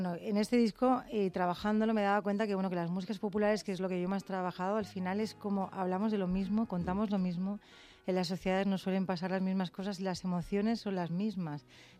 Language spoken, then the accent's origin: Spanish; Barcelona, Catalonia, Spain; Yo soy catalana de Barcelona.